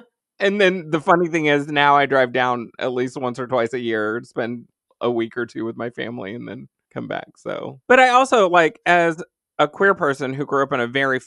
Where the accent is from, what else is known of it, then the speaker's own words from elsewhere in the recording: Dallas, Texas, United States; Dallas is my hometown where I grew up.